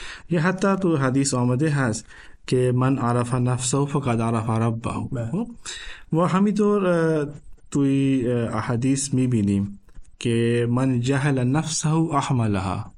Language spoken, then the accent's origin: Persian; Punjab, Pakistan; Persian is a second language; از کشور پاکستان و از ایالت پنجاب هستم.